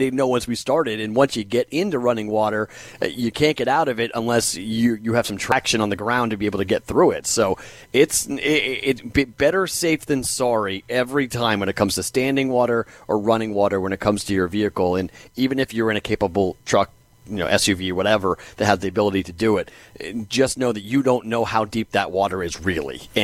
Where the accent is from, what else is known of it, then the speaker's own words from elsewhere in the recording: Boston, Massachusetts, United States; When I grew up, it was funny because I'm from Boston. So when I grew up, if you had a Jeep, normally you were a beach person.